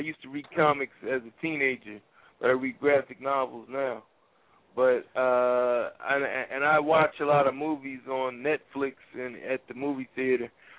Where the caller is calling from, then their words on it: Pennsylvania, United States; Yeah, I'm calling from Pennsylvania.